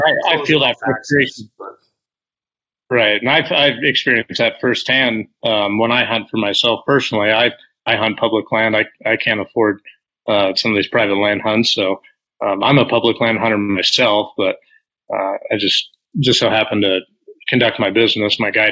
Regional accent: Colorado, United States; Yeah, I am a Colorado native. I'm born and raised in Vail Valley in Eco County here in Colorado.

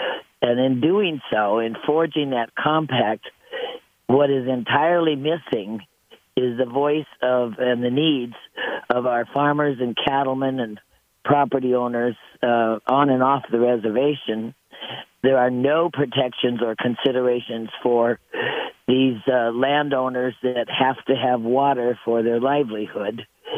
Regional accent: Spokane, Washington, United States; So I have to, unfortunately, I grew up in Spokane. I love Washington State

